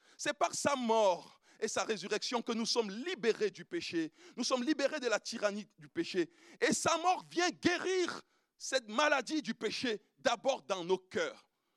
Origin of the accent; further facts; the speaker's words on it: Cameroon; Moi, je suis Camerounais